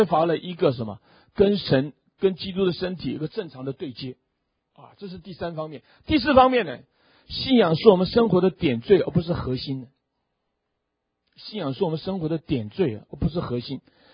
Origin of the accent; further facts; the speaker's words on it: Taiwan; 大家知道这个，我在台湾长大的啊